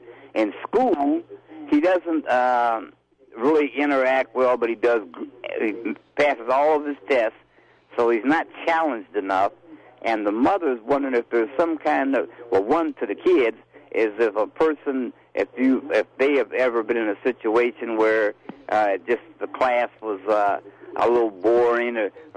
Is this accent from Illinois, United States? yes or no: no; Wisconsin, United States; because I'm from Wisconsin.